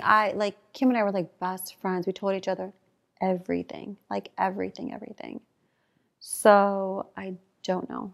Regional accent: Chicago, Illinois, United States; Like, I'm really good, but I'm from Chicago.

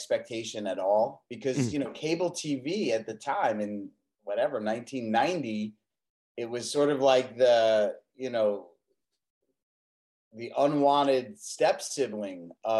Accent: New York, United States; No, in New York. I grew up in New York.

